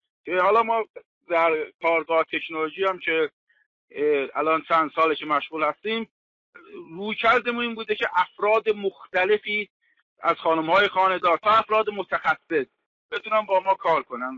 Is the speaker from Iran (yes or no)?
yes; Tabriz, East Azerbaijan, Iran; چون من تبریزی هستم،